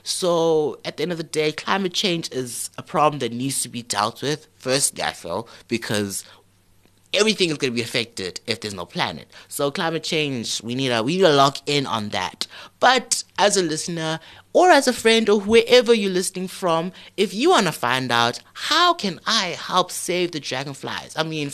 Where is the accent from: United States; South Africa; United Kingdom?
South Africa; Kempton Park, Gauteng; Fun fact, I am from Kempton Park, period.